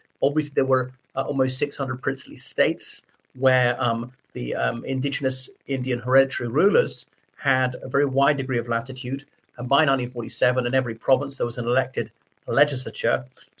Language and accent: English; Ireland; from Ireland.